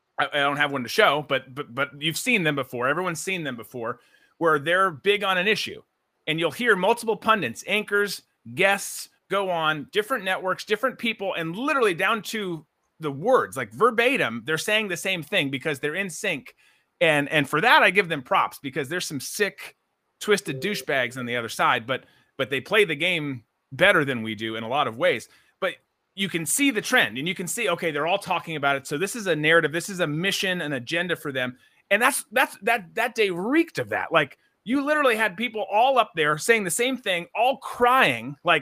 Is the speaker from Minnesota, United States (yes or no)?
yes; Minnesota, United States; in the case of my home state of Minnesota, dismantling the police.